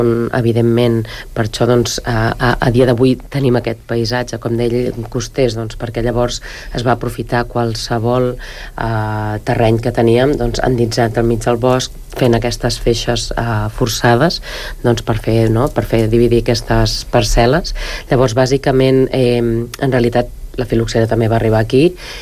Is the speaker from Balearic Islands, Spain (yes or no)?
no; Catalonia, Spain; quan els que som del Bages, no? Traiem pit dient, doncs, que tenim un passat vitivinícola important